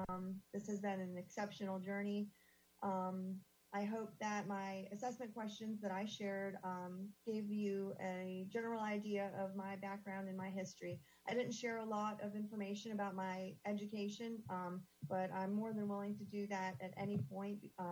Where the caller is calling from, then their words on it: North Carolina, United States; I'm joining you from North Carolina, where the time is 9:36